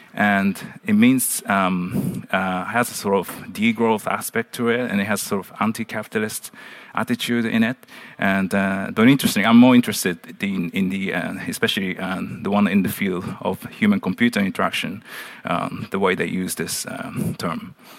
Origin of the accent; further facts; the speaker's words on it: Japan; also born or lived in Netherlands; but I'm just started my PhD, engineering PhD, remotely from my hometown in Japan. I'm really sort of living in between the Netherlands and Japan right now.